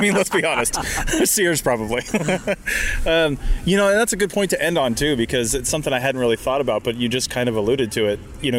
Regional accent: West Coast, United States; even for me growing up on the West Coast

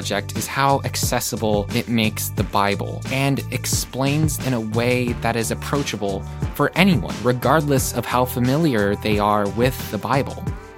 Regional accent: Bishopville, South Carolina, United States; and I'm from Bishopville, South Carolina.

